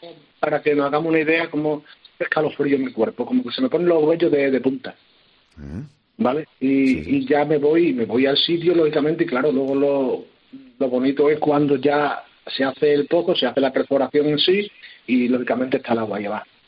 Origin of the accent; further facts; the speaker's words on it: Calamonte, Extremadura, Spain; una señora de aquí de mi pueblo, de Calamonte